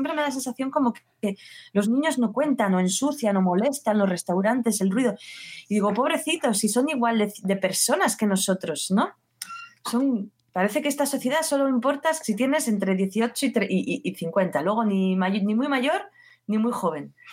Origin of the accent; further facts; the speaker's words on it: Basque Country, Spain; yo soy del País Vasco y mi pareja es, o sea, mi chico es de Canarias.